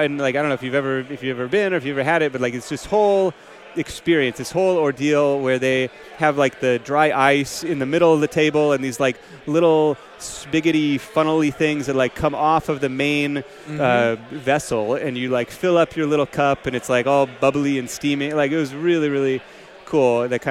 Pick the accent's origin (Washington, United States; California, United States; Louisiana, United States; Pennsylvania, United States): Washington, United States; Seattle; Like I said, I grew up in Seattle, but we've been here 10 years and have kind of grown to love it.